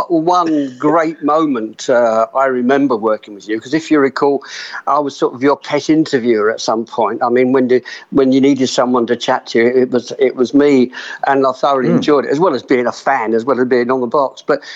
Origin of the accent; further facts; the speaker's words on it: Dartford, South East England, United Kingdom; I think I was eighth because I come from Dartford.